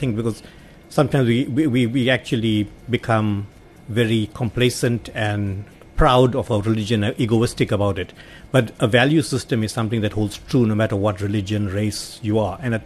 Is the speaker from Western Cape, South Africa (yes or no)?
no; Chatsworth, KwaZulu-Natal, South Africa; also born or lived in KwaDukuza; So, in my very early days, I grew up in Chatsworth. My family is originally both mum and dad from Kwadiguza. And then we moved to our farm for a few years. And then I lived for many years in Stanger Manor in Kwadiguza.